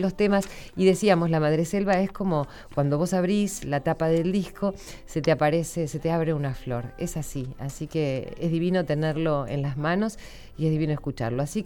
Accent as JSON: {"language": "Spanish", "town": "San Antonio de Areco", "region": "Buenos Aires Province", "country": "Argentina", "tie": "born or raised there", "said": "yo me crié en un pueblo acá en la provincia de Buenos Aires, San Antonio de Areco"}